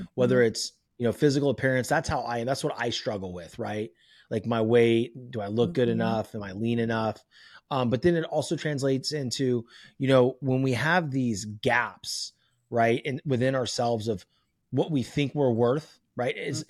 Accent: Concord, California, United States; I'm from Concord.

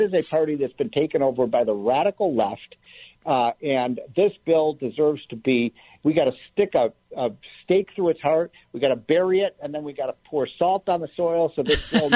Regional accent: Illinois, United States; my home state of Illinois would pay actually less taxes under this bill

